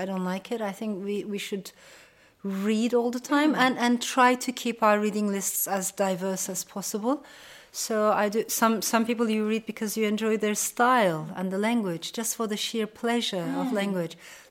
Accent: Ankara, Turkey; also born or lived in Strasbourg, France; I was born in France, in Strasbourg, and shortly afterwards, my parents got separated, and my father stayed in France. My mother brought me to Ankara, the capital of Turkey.

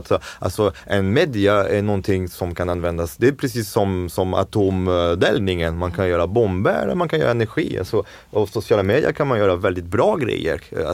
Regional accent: France; Swedish is a second language; moved away as an adult; now in Sweden; Alltså jag är fransman, jag var 26 när jag kom till Sverige, så alltså, svenska är inte riktigt min modersmål, det är min fjärde språk

